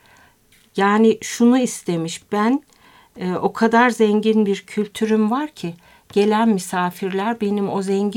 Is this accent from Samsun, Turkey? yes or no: yes; Samsun, Turkey; Annem Samsun'da yaşamış. Ben de orada doğdum, büyüdüm.